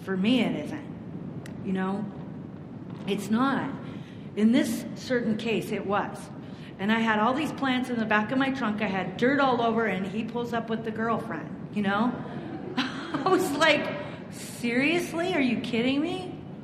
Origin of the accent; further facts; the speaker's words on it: Pacific Northwest, United States; See, I'm from the Pacific Northwest and I'm part Native American and I spend a lot of time with the Native Americans.